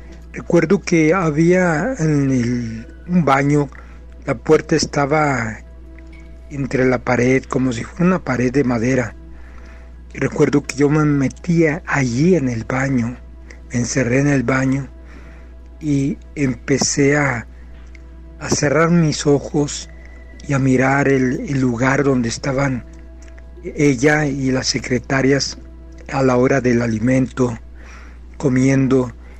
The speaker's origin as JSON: {"language": "Spanish", "town": "Los Reyes La Paz", "region": "State of Mexico", "country": "Mexico", "said": "del Estado de México, Rey y La Paz."}